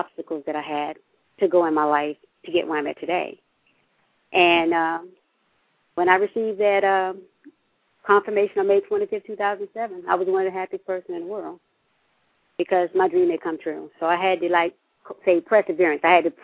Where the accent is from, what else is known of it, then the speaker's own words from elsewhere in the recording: Norfolk, Virginia, United States; born there; moved away as an adult; now in Atlanta, United States; Well, no, I was born in Norfolk, Virginia area. And I moved to Atlanta about, say, 4 or 5 years ago.